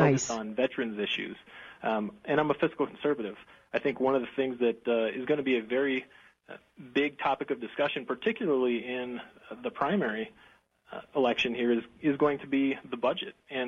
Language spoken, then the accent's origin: English; Colorado, United States; But I grew up in Colorado with a blue-collar family, and I think Colorado common sense is something was instilled in me at a very early age.